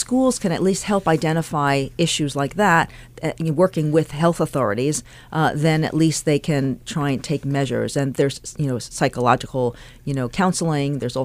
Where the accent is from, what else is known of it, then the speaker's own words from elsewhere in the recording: Manhattan, New York, United States; Oh, I grew up in Manhattan, so the farthest from Yamhill.